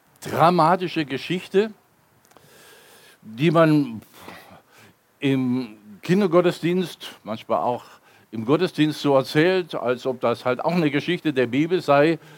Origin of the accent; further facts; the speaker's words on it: Baden-Württemberg, Germany; Wobei, ich komme ja aus dem Fuße der Schwäbischen Alb, da ist es auch wirklich schön, muss ich dazu sagen.